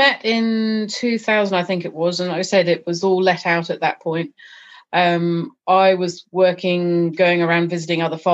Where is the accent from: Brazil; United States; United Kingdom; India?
United Kingdom; South East England; now in Devon, United Kingdom; I grew up in Kent originally, and there were lots of Dens, Smarden or Biddenden, so D-E-N on the end of words as well.